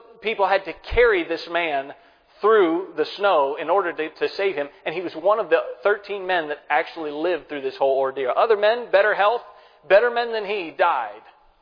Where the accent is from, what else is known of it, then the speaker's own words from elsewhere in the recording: United States; As an American, I can understand that.